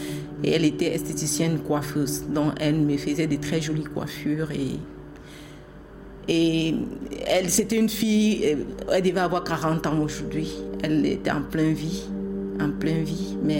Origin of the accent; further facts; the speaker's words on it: Cameroon; moved away as an adult; je suis de nationalité camerounaise. Je suis partie du Cameroun en 2017, avril 2017.